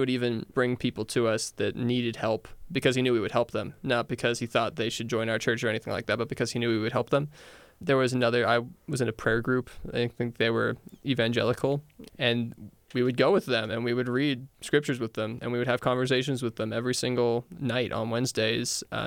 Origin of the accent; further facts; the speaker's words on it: Virginia, United States; So I'm from Virginia.